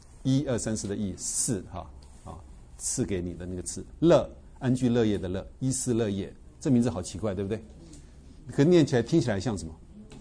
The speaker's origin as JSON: {"language": "Chinese", "country": "China", "said": "我中国人喜欢吃，特喜欢吃的"}